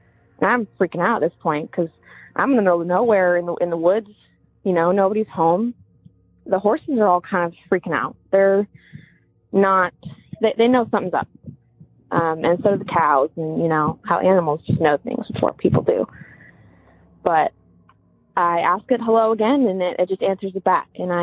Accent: Eugene, Oregon, United States; I'm from Eugene, Oregon.

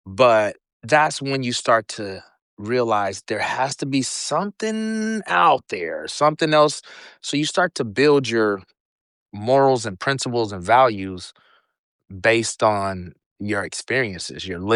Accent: Portland, Oregon, United States; I am born and raised in Portland, Oregon.

